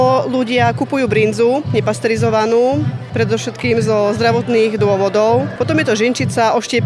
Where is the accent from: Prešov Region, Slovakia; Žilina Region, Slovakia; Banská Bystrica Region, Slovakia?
Banská Bystrica Region, Slovakia; Hiadeľ; a pochádzam z obce Hyadiel.